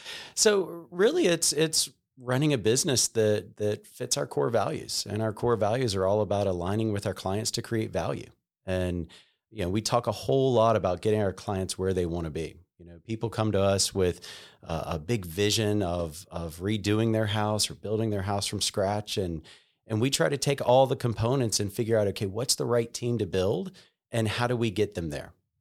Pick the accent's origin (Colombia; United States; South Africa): United States; Savannah, Georgia; Where are you from? I grew up in Savannah.